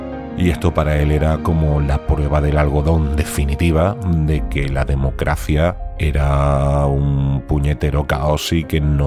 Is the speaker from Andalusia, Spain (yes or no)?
yes; Andalusia, Spain; ya sé que soy andaluz